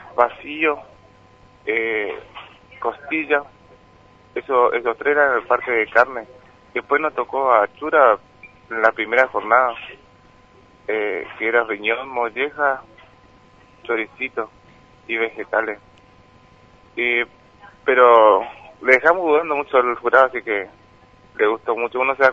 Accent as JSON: {"language": "Spanish", "region": "Misiones", "country": "Argentina", "said": "Yo soy de Fascinar Misiones desde muy chico, vine a Posada, 18 años"}